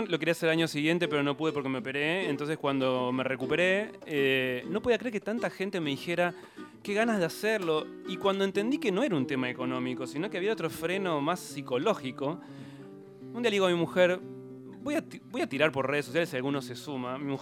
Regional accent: Argentina; Somos 62 argentinos que no nos conocíamos.

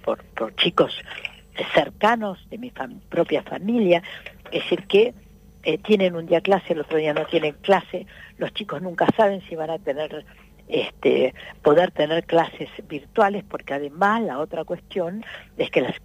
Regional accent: Argentina; ¿cómo somos los argentinos?

